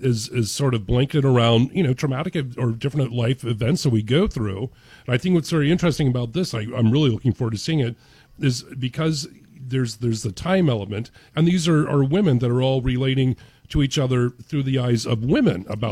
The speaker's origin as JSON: {"language": "English", "region": "Kentucky", "country": "United States", "tie": "born or raised there", "also_born_or_lived": "Massachusetts", "said": "I did grow up in the South. I grew up outside Nashville in Kentucky, and people are like, \"You're from where?\""}